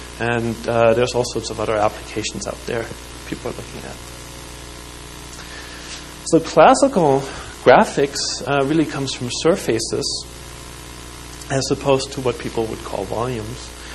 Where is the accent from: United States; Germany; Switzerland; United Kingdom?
Germany; moved away as an adult; now in Canada; another step as to have less reasons for me to return to Germany, I guess.